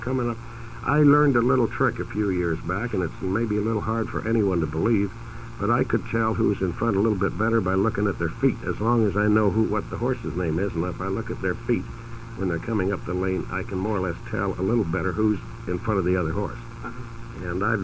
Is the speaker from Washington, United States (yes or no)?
yes; Seattle, Washington, United States; Long Acres in Seattle, my hometown